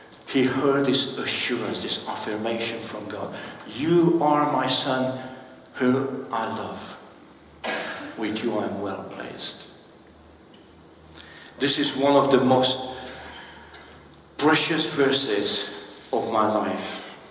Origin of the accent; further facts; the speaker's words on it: Timișoara, Timiș County, Romania; Timișoara, I went with a view, with other Christian young people from my church at that time, from my hometown, to be baptized.